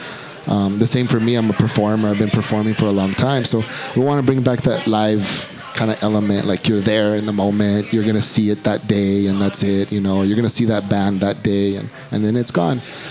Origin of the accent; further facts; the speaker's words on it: El Paso, Texas, United States; We're all from El Paso.